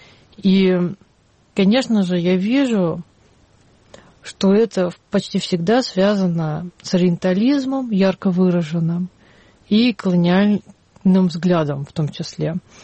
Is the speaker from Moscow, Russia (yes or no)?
yes; Moscow, Russia; И то, что я из Москвы, добавляло мне очень много пафоса.